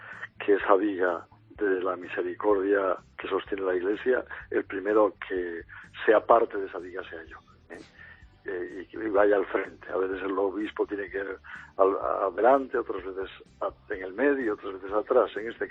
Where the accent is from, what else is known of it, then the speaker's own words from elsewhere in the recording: Cantabria, Spain; now in Madrid, Spain; de mi tierra de Cantabria, de Orense, de Asturias, de Valencia, y por supuesto, pues una gran cantidad de Madrid, de mi actual archidiócesis